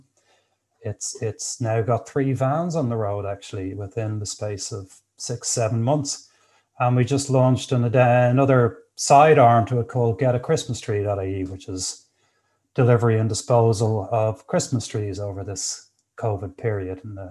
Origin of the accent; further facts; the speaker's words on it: Blackrock, Leinster, Ireland; I was brought up in Blackrock, went to Blackrock College, and it was all very nice.